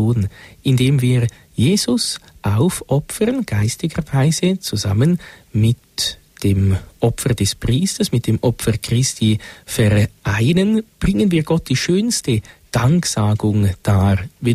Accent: Switzerland; Viele Deutsche oder viel mehr Deutsche kennen ihn wahrscheinlich als wir Schweizer.

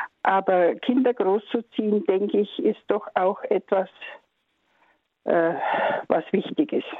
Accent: Bavaria, Germany; now in Berlin, Germany; Ich komme eigentlich aus Bayern, aber ich bin in die DDR übergesiedelt.

